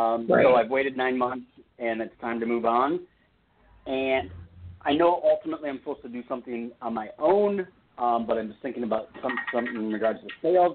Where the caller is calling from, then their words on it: California, United States; I'm in California.